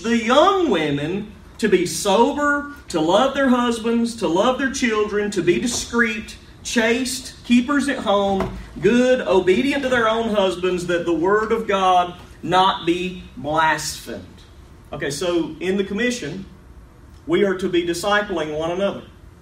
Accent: Alabama, United States; I am from Alabama. I struggle to speak English.

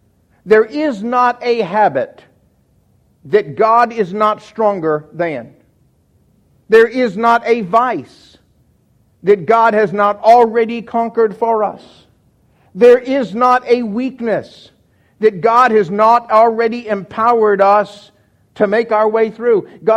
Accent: Miami, Florida, United States; I grew up in Miami, and I was a surfer.

